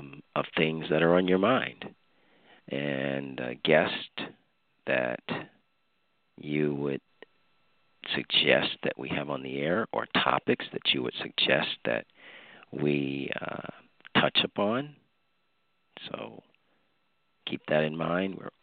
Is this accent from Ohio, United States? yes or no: yes; Cleveland, Ohio, United States; And so from California to Maine, from the Great Lakes, my hometown, Cleveland, down to the Big Star State of Texas, and everything in between.